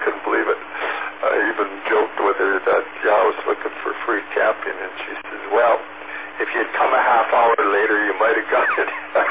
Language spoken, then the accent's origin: English; Ontario, Canada; Arthur, Ontario, and is now part of Thunder Bay. So that wasn't, you know, that's not too far from my hometown.